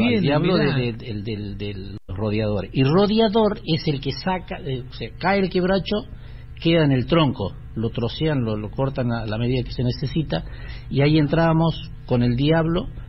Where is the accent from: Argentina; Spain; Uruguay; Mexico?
Argentina; General Güemes, Salta; born there; Yo nací en General Güemes